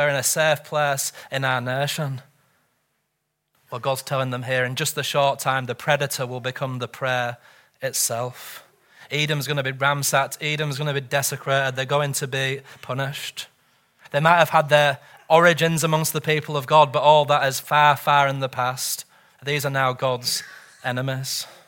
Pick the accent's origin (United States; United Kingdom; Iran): United Kingdom; England; I'm from England, but it prefers to be known as Great Britain, doesn't it?